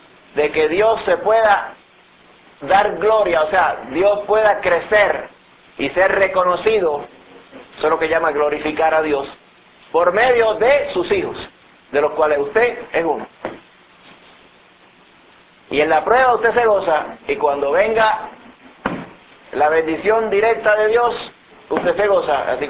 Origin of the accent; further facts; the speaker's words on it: Puerto Rico; son costumbres porque somos puertorriqueños de ciertas costumbres